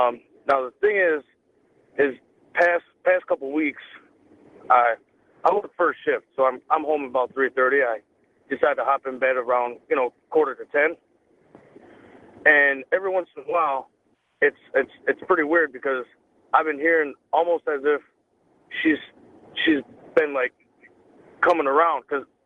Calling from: Port Washington, Wisconsin, United States; I'm calling actually from Wisconsin, Port Washington. Been living there for about 22 years, approximately.

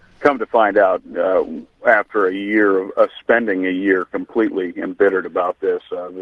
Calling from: Orlando, Florida, United States; Orlando, Florida.

